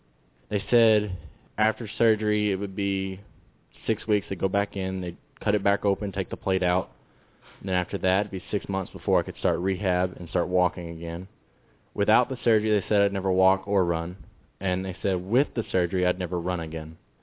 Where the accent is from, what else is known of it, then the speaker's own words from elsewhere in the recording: Roland, Oklahoma, United States; I'm from Roland, Oklahoma. I've been playing football since fifth grade or something like that.